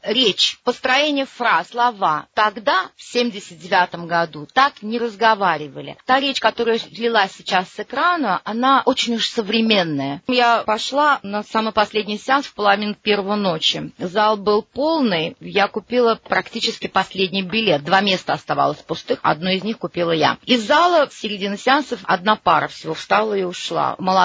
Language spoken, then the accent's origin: Russian; Azerbaijan; я не русская и не еврейка, я азербайджанка.